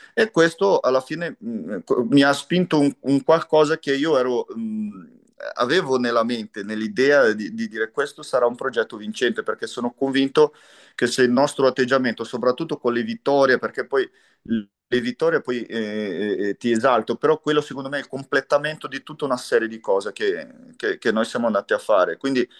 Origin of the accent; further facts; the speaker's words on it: Brazil; Italian is a second language; io sono un brasiliano che parlo di un argentino